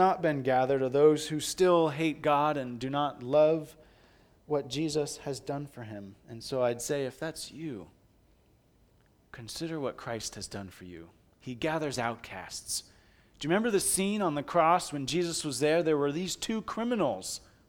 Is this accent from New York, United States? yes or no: no; California, United States; I grew up in California.